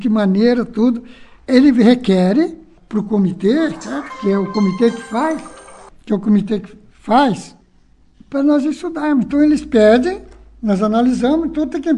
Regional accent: Bandeirantes, Brazil; born there; Nasci em Bandeirantes e amo Bandeirantes.

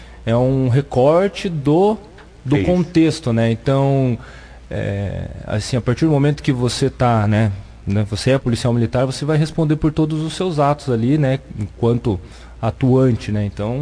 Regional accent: Curitiba, Paraná, Brazil; now in Bandeirantes, Brazil; Eu sou de Curitiba, entretanto, eu já estou mais de um ano aqui na região

